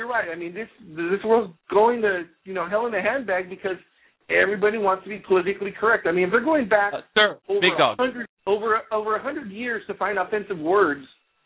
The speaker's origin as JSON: {"language": "English", "region": "California", "country": "United States", "tie": "born or raised there", "said": "maybe because I'm just from Southern California. Roger's from here too also, and I was been born and raised."}